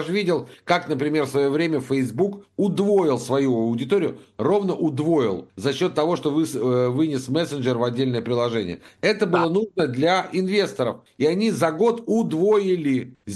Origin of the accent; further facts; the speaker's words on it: Moscow, Russia; А знаешь, как москвич, я помню